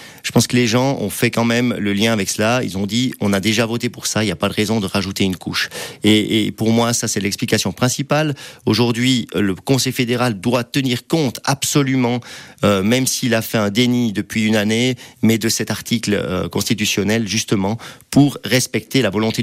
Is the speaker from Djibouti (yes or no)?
no; Romandy, Switzerland; ça témoigne aussi d'une autre approche à l'agriculture et à l'alimentation qui fait foi chez nous, en Suisse romande.